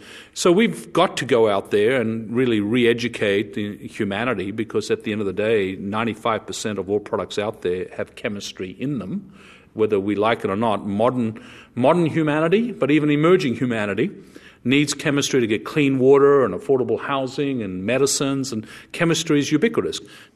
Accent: Australia; I'm from Australia, so you're on the right side of the nation, at least.

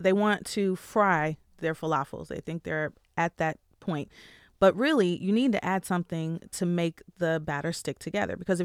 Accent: Michigan, United States; I grew up in Michigan and we have like the largest Middle Eastern population.

